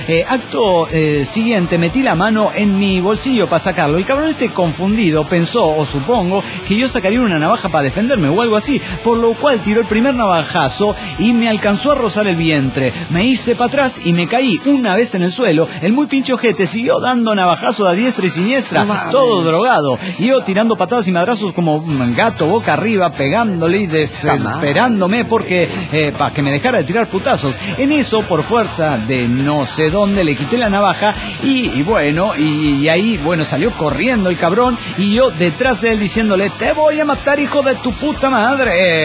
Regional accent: Morelia, Michoacán, Mexico; de Morelia, Michoacán.

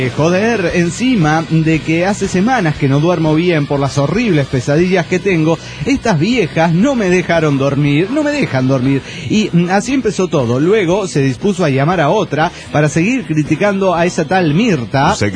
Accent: San Francisco de Asís, Mexico; hicieron que me acordara de una de las tradiciones que más amo de mi pueblo. Ajá. ¿Que cuál es mi pueblo? San Francisco de Asís, México.

